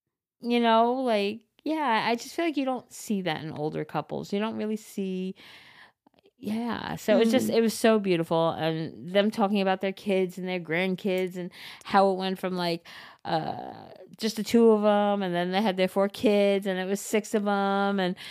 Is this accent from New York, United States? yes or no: yes; Long Island, New York, United States; And I'm like, oh, I'm from Long Island. Then I was like, oh, my God, we bonded over Long Island.